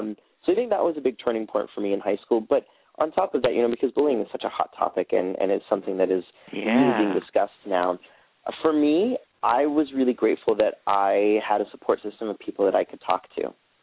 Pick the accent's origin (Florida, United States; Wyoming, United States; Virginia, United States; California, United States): Wyoming, United States; I grew up in the United States and in the state of Wyoming.